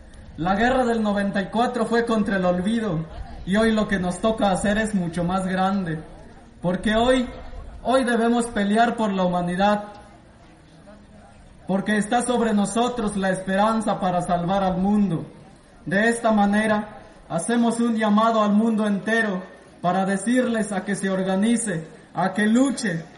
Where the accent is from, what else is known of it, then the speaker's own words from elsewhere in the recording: Mexico; vengo del pueblo de Israel, de la región Belén, municipio San Pedro de Michoacán.